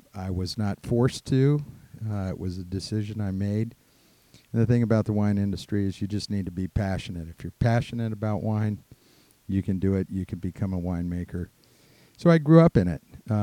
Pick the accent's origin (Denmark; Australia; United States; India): United States; St. Helena, California; I was born in St. Helena, lived there all my life